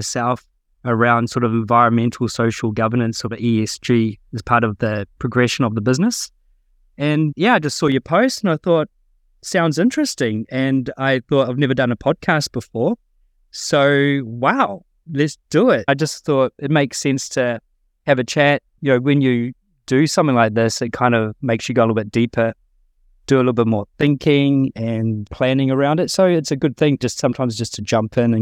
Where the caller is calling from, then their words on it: Auckland, New Zealand; So I'm tuning in from Auckland, New Zealand.